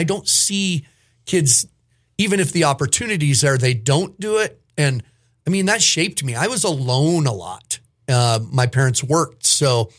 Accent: Montana, United States; for years I talked about being from Montana, and I always said I was from Montana when being from Montana wasn't cool

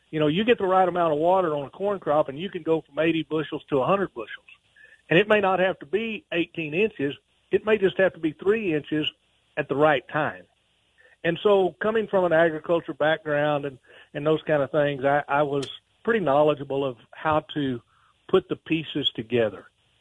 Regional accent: Texas, United States; I mean, I'm originally from South Texas, down in the Rio Grande Valley.

